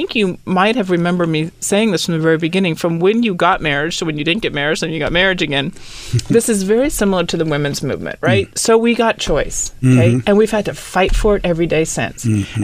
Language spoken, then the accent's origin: English; Sacramento, California, United States; I was born and raised in Sacramento.